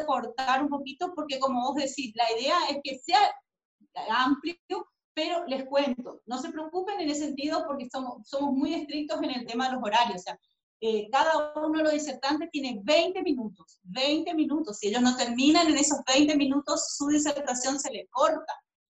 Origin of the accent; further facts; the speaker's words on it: Corrientes, Argentina; also born or lived in Buenos Aires; now in Paraguay; Yo soy binacional, nací en Argentina, nací en Buenos Aires, pero me crié en Corrientes, o sea que el país aparte. Pero hace 30 años que estoy acá en Paraguay, y entonces me considero binacional